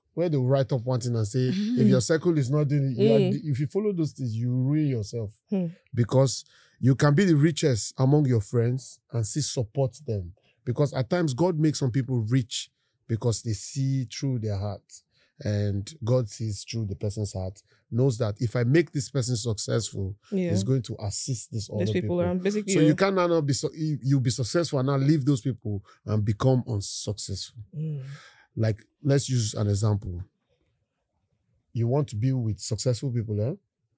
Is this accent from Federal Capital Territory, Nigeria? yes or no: yes; Abuja, Federal Capital Territory, Nigeria; now in Lagos, Nigeria; I was born in Abuja. I grew up in Abuja. I schooled in University of Jos, and after my university, I stayed in Abuja for a year or two. Then I moved to Lagos